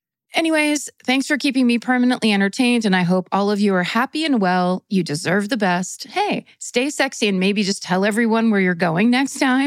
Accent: New Zealand; I grew up in New Zealand, so I'd forgotten that South Africa is a bit more scary and dangerous

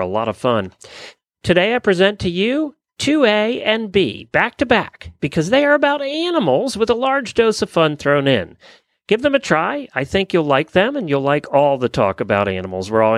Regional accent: Ocala, Florida, United States; from Horse Country in Ocala.

